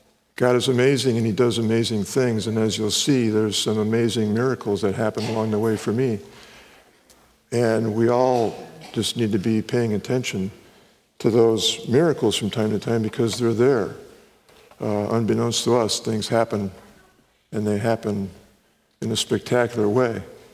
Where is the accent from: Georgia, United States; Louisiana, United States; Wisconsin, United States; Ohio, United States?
Wisconsin, United States; now in California, United States; I grew up in Wisconsin, so there's no mountains even close by. And it wasn't until my mid-30s that I saw my first mountain here in California.